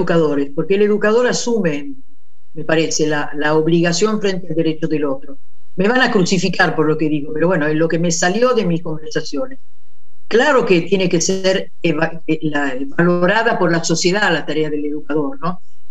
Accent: Italy; Spanish is a second language; yo soy italiana, estudié en escuelas estatales, universidad estatal, que en Italia es lo normal.

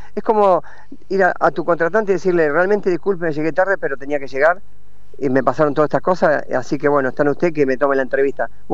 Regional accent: Argentina; Me da vergüenza como argentino decirlo.

